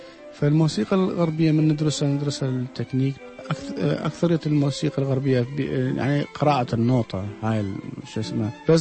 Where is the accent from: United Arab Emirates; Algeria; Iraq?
Iraq; انا من الشمال العراق، من نطنجة اروح للشمال العراق اشوف الجبال اشوف اهلي واصدقائي